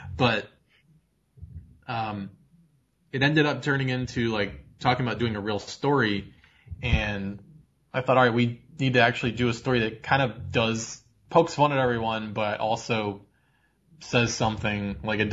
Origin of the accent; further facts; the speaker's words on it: Chicago, Illinois, United States; Well, I'm from Chicago too, so we heard all about Barack Obama, all the way leading up to this.